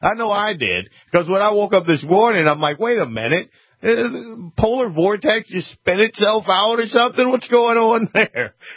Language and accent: English; New Orleans, Louisiana, United States; I grew up in the Big Easy. I should be used to the hot and humid weather.